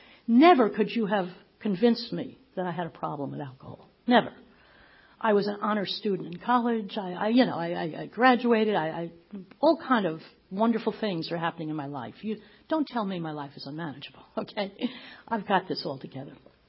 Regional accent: New Jersey, United States; I grew up in North Jersey, metropolitan New York.

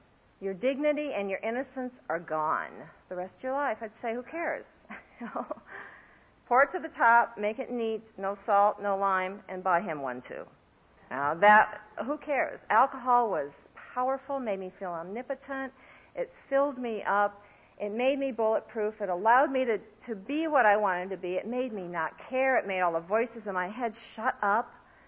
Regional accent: Iowa, United States; I grew up in Iowa.

